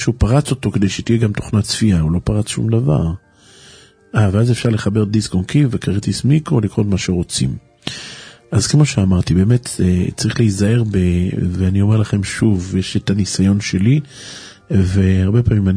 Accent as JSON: {"language": "Hebrew", "town": "Haifa", "region": "Haifa District", "country": "Israel", "said": "אני בתור נער חיפאי תמים"}